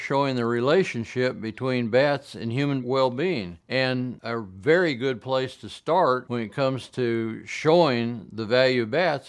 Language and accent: English; Hawaii, United States; born there; I was conceived in Texas, born in Hawaii, and lived all over.